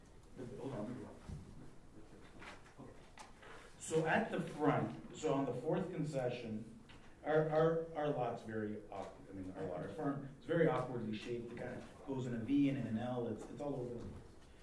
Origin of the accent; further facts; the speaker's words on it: Amherstburg, Ontario, Canada; when I was a kid, I grew up on Bertrand Avenue, across the street from Mesquite.